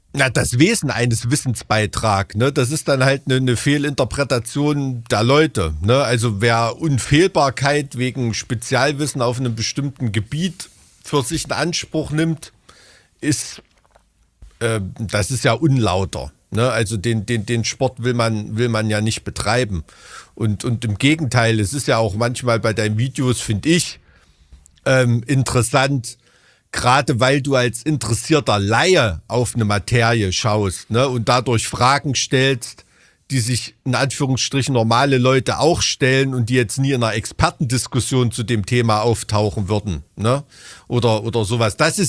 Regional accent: Blankenhain, Thuringia, Germany; kommen in meine Heimat Blankenhain ins Trainingslager

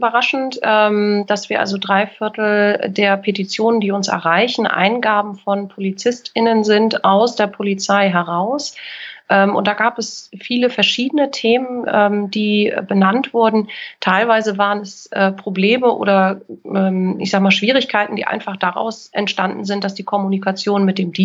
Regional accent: Kiel, Schleswig-Holstein, Germany; Und ich sage, ich komme auch eigentlich aus Kiel. Nee, wo bist denn du geboren? Ich bin in Kiel geboren.

